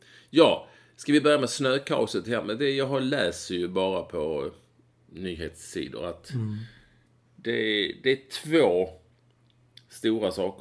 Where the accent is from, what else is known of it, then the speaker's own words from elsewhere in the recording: Skåne, Sweden; accent: Scanian; för jag blir hånad här hemma om jag pratar för mycket skånska